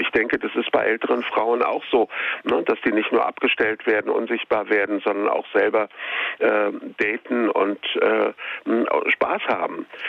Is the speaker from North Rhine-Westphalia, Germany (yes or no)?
no; Berlin, Germany; als Berliner auch